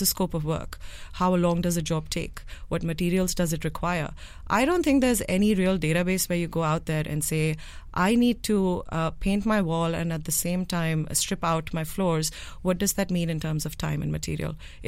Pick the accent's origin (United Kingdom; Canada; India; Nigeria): India; moved away as an adult; also born or lived in United States; I grew up in India, and then went to the US to study.